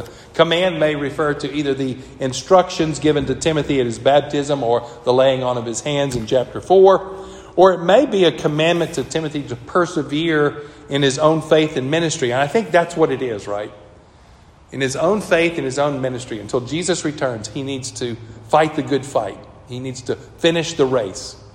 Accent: the South, United States; I'm from the South, so it's parousia, right?

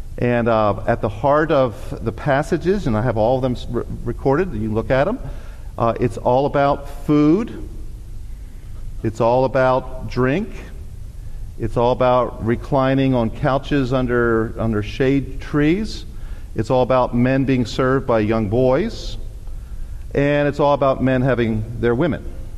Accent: Philadelphia, Pennsylvania, United States; So I'm from Philadelphia. Most of my friends were Catholic.

